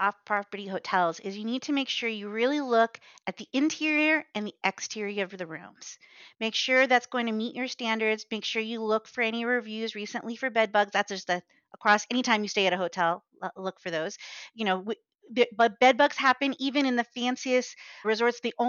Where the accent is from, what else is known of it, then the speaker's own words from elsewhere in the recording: Phoenix, Arizona, United States; we don't usually go to the pool very often because we're from Phoenix, pools are everywhere here. We can swim anytime we want pretty much any day of the year.